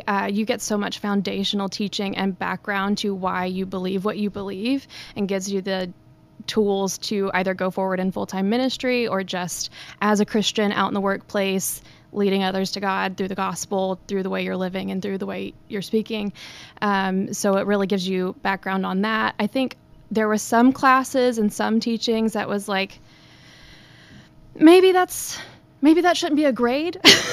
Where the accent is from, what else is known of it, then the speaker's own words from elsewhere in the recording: Monroe, Louisiana, United States; so I'm from North Cajun. Louisiana. Okay. I typically say thank you when people don't say you don't sound like you're from Louisiana.